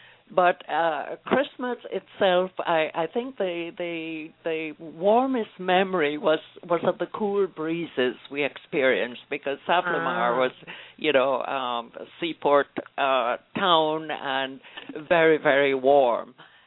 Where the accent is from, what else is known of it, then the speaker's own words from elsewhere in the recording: Savanna-la-Mar, Westmoreland, Jamaica; And some of it is completely alien to me because I am a country girl. I'm not a city girl. I was brought up near Savlemar, but lived outside of town.